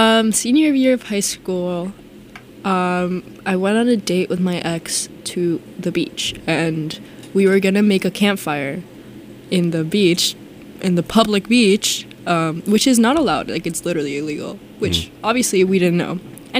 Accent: Florida, United States; Guys, I'm from Florida. Like Florida woman.

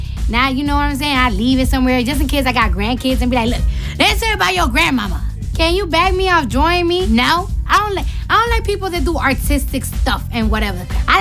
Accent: New York City, New York, United States; I'm from the Bronx.

